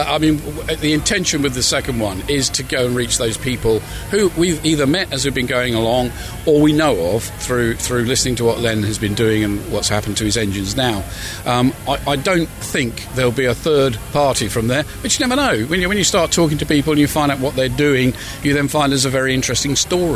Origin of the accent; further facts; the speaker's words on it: East of England, United Kingdom; as a young lad, I'm from Essex, middle of nowhere, not even a hamlet, just a cottage.